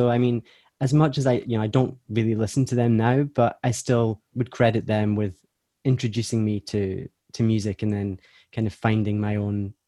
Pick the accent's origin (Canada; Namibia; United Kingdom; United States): United Kingdom; Inverness, Scotland; because my mom's family are from Edinburgh, so we would drive from Inverness, which is my hometown, down to Edinburgh